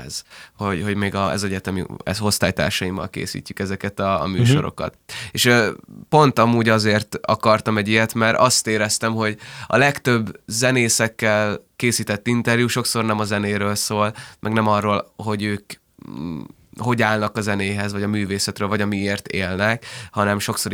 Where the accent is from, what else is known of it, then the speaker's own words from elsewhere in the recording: Budapest, Hungary; Sashalom. Igen. Nagyon szeretem, meg ott nőttem fel, de ez a távoli jövőkép egyébként nagyon beszeretnék költözni a városba, mert most is ott lakom amúgy.